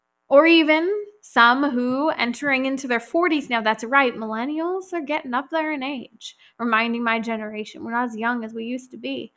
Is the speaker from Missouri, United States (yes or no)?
no; Lake Arrowhead, California, United States; I was actually back in my hometown of Lake Arrowhead in the glorious Southern California mountains in San Bernardino.